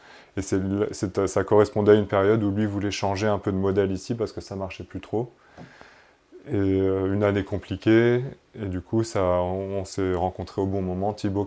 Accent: Paris, Île-de-France, France; J'ai grandi à Paris, et à Paris, j'ai fait une école de commerce au début, j'ai travaillé à la Défense.

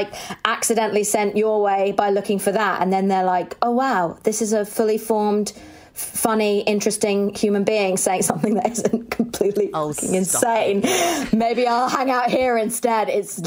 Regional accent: Sevenoaks, South East England, United Kingdom; I'm from like quite a posh area. I mean, like, you know where I grew up in Sevenoaks in Kent, and it's like a pretty white, posh, I think quite repressed area now. But like, my dad is Jewish and my mum grew up Catholic

